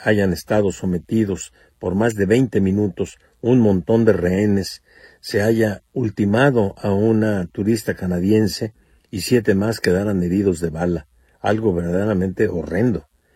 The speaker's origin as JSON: {"language": "Spanish", "country": "Mexico", "said": "nos afecta a nosotros como mexicanos la violencia que hay en nuestro país."}